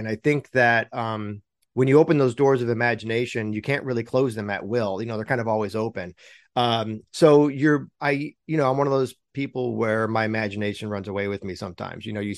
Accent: Michigan, United States; moved away as an adult; now in Los Angeles, United States; I've been in Los Angeles for a while, now 30 years. I basically grew up as an adult here, and I thought I was born and raised outside Detroit.

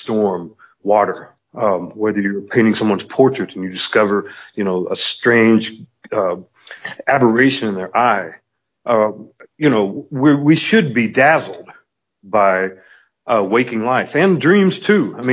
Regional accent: Kentucky, United States; because, like I said, I come from Kentucky and so forth.

